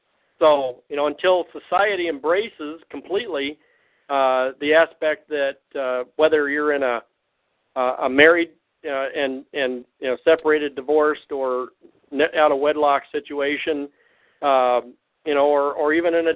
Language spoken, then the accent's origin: English; Indiana, United States; since I'm a kid from Indiana.